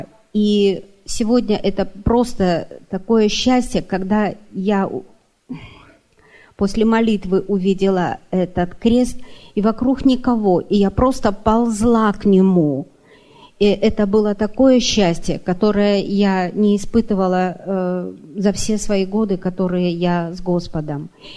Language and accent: Russian; Russia; я приехала из России.